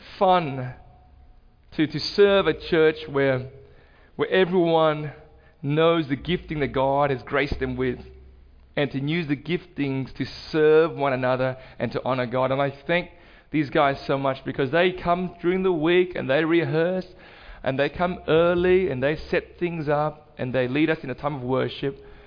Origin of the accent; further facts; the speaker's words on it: Australia; I grew up in Australia.